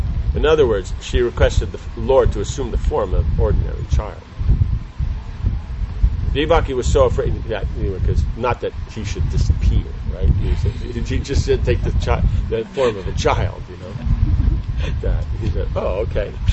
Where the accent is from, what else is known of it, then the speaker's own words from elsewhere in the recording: United States; And when they find out I'm from America, what's the question they ask?